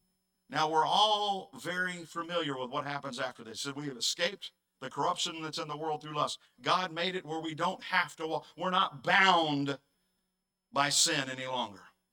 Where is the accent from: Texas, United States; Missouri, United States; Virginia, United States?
Texas, United States; Now, I'm from Texas. I like the original Whataburger.